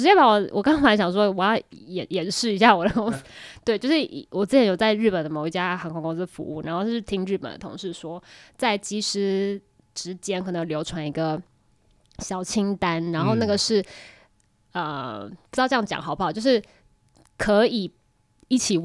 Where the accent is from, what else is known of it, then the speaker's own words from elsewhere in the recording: Taiwan; 就是感觉因为飞机上就作为一个台湾人，所以我就会觉得很亲切这样子。